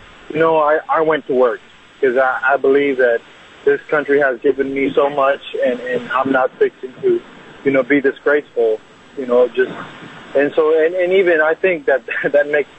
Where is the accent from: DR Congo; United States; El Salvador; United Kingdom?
El Salvador; I'm from El Salvador.